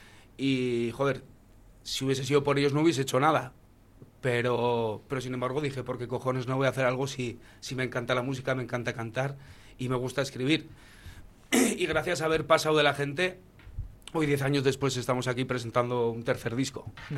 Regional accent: Pamplona, Navarre, Spain; Nosotros, por ejemplo, somos de Pamplona, y Pamplona es un público más tímido.

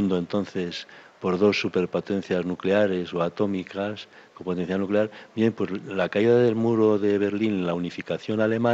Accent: Basque Country, Spain; born there; porque yo soy nacido aquí en el País Vasco

